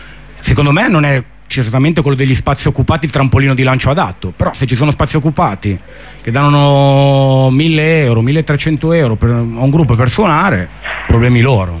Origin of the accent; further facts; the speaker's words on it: Milan, Lombardy, Italy; noi siamo di Milano